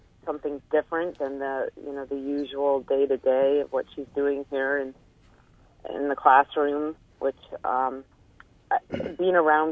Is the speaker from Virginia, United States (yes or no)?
no; Aspen, Colorado, United States; now in Seattle, United States; Well, my story, I live in Seattle, Washington, and I grew up in Aspen